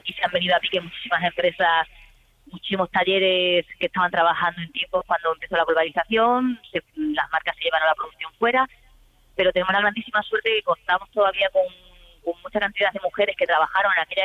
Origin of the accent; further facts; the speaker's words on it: Moraleja, Extremadura, Spain; he montado un taller de confección en mi pueblo, Moraleja.